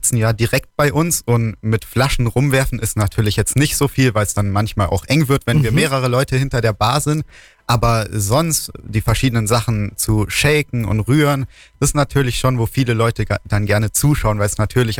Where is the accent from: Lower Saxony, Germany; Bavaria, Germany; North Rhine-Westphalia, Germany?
Bavaria, Germany; Durach; also born or lived in Kempten; Genau, ich bin in Kempten geboren. Ich lebe in Weidach bei Durach mein ganzes Leben schon.